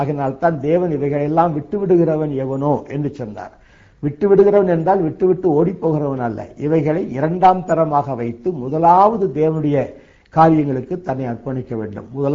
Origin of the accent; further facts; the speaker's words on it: Tiruchengode, Tamil Nadu, India; என்னுடைய சிறு வயதிலே திருச்செங்கோடு என்ற இடத்திலே நான் பள்ளிக்கூடத்தில் படிக்கும் போது என்னுடைய நண்பர்கள் எல்லாம் பிராமண நண்பர்கள்.